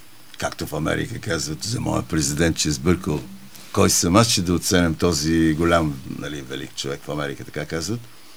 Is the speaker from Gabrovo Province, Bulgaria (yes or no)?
no; Burgas, Burgas Province, Bulgaria; Искам да похвала моя роден град, където ви кана на моя концерт.